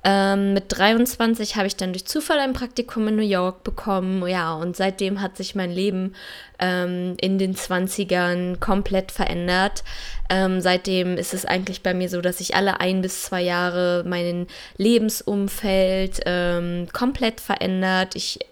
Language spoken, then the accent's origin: German; Germany; Ich bin jetzt gerade nach etwa über 7 Jahren zurückgekehrt aus dem Ausland in mein Heimatland Deutschland.